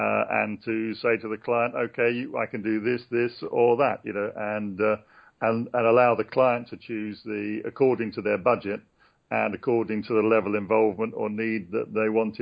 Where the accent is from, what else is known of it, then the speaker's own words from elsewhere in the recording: London, United Kingdom; Yes, I'm from London in England.